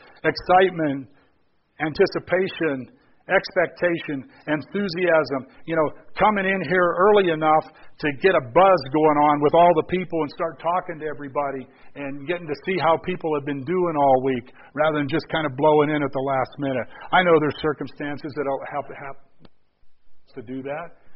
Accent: Pittsburgh, Pennsylvania, United States; She grew up around Kansas City. I grew up around Pittsburgh.

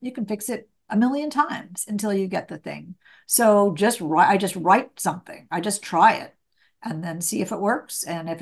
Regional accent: Indiana, United States; now what I've just told you is that I grew up in Indiana. There was a, you know, I lived on a little street in Indiana.

